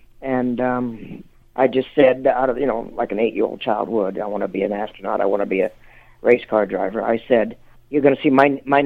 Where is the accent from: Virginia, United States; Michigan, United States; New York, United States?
Michigan, United States; moved away as an adult; now in California, United States; I'm from the Midwest and Michigan, and I left when I was 20 years old. I had $41 in my pocket.